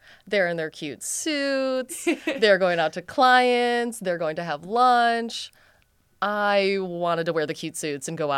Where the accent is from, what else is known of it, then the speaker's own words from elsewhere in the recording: Toledo, Ohio, United States; Never wanted to leave Toledo. And I was kind of lucky. Like, I grew up in Point Place when I was really little, moved to Sylvania.